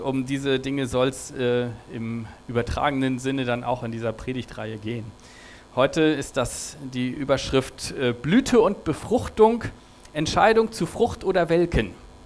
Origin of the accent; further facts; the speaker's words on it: Schleswig-Holstein, Germany; aufgewachsen bin ich ja in Schleswig-Holstein, das ist ja noch platteres Land als hier.